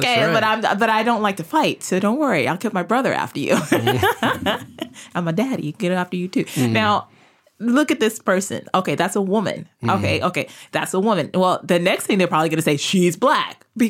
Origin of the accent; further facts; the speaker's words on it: Brooklyn, New York, United States; And me growing up in Brooklyn and in a parish that was largely Italian and Irish